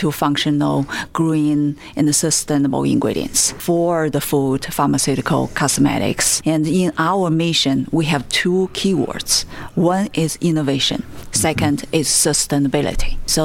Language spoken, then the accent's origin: English; China; English is a second language; moved away as an adult; now in United States; So I have lived in the States for 20 years. I grew up in China. I'm a citizen now.